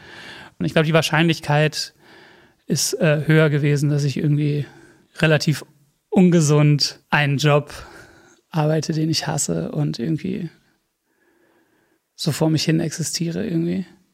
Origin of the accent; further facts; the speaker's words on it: Bösingfeld, North Rhine-Westphalia, Germany; Klar fahre ich in mein Heimatdorf Bösingfeld zurück so und ich habe schon auch dieses, ja klar, hier komme ich her und jede Ecke erinnert mich an was.